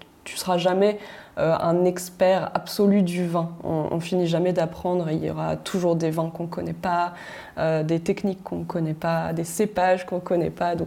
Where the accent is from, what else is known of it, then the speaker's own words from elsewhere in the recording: Brittany, France; En plus, je viens de Bretagne, donc c'est plutôt